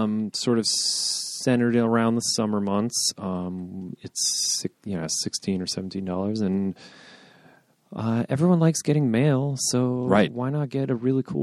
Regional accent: Midwest, United States; I grew up in the Midwest and I can't deal with that.

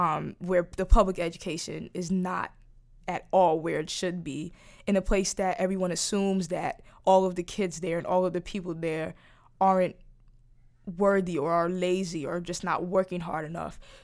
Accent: Brooklyn, New York, United States; So I used to be ashamed to say that I was from Brownsville, especially for people that are from New York or specifically Brooklyn

